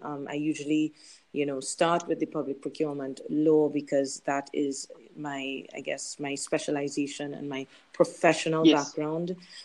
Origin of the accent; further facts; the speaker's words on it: Trinidad & Tobago; I am originally from the Caribbean, called to practice at the Bar of Trinidad and Tobago in 1995.